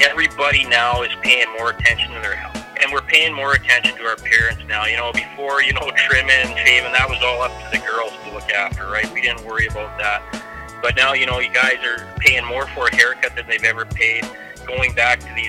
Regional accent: Western Canada, Canada; I'm from Canada. I don't think I've spoken about that. So I'm from out west in Western Canada

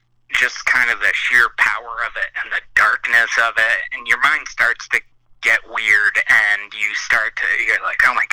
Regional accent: Cape Cod, Massachusetts, United States; also born or lived in New Hampshire / Maine; I was born in New Hampshire, lived in Maine until I was like 3 or 4 when my parents split, and then I moved to Cape Cod where my mother grew up.

